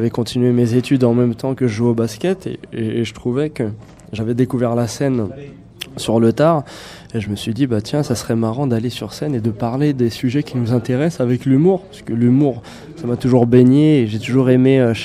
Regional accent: France; et on est de surcroît, on est français.

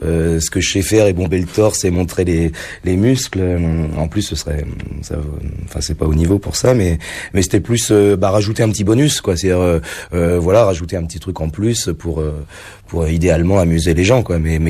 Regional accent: Île-de-France, France; toute mon enfance dans l'Essonne.

